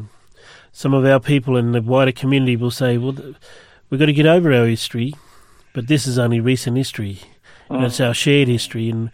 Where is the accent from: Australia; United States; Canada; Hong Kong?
Australia; Katanning, Western Australia; the community town where I grew up in the Great Southern called Katanning.